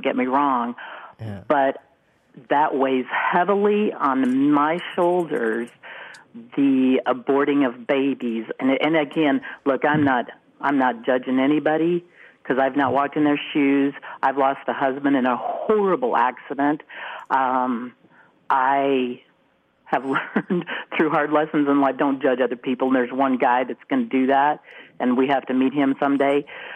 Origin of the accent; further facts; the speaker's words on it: South Dakota, United States; And I'm a farmer from the Midwest. I grew up in a ranch in South Dakota.